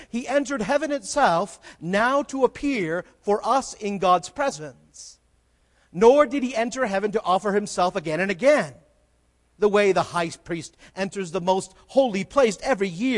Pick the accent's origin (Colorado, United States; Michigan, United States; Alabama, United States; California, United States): California, United States; You know, growing up in California, there were many independent churches.